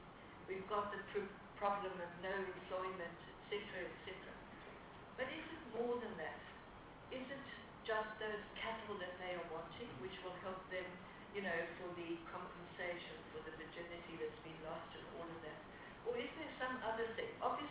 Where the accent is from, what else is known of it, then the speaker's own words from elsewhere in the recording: Eastern Cape, South Africa; I grew up in the Transkei when I was a child, and it was a fertile area.